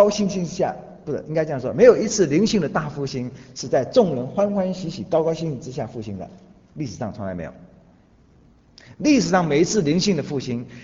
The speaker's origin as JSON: {"language": "Chinese", "country": "China", "said": "问题也不是我们中国人"}